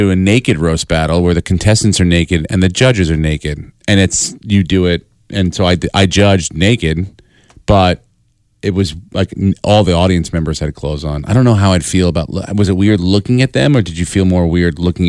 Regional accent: New York, United States; I am. I grew up in New York.

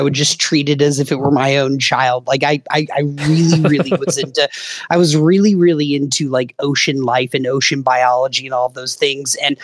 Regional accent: Ohio, United States; I don't know if a part of it is like growing up in Ohio and not being around these things.

